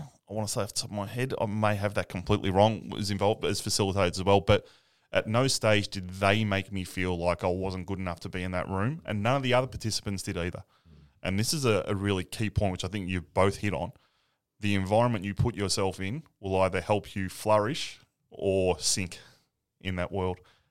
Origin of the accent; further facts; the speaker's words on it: Victoria, Australia; I'm like, I'm this pleb from Victoria that doesn't really know me.